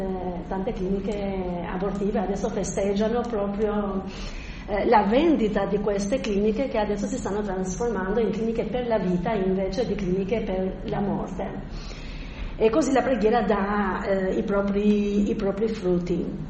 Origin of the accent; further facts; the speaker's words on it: Albania; Italian is a second language; moved away; per noi che veniamo dal centro dell'Albania, un po' adattarsi a questa mentalità del nord è un po' difficile